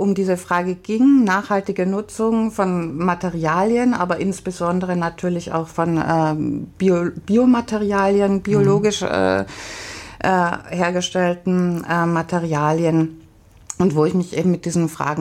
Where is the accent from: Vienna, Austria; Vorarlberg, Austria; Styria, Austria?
Vienna, Austria; moved away as an adult; now in Berlin, Germany; ich bin gebürtige Wienerin und habe an der Universität für Bodenkultur studiert